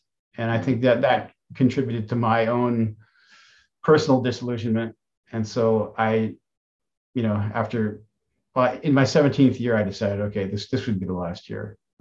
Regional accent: California, United States; You know, growing up in California, in Marin County, it was in its own way a good place and a good time.

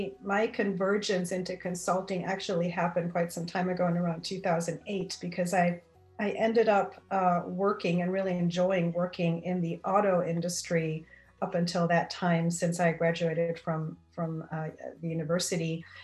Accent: Germany; I grew up in Germany. So I studied at the Technical University of Karlsruhe in Germany.

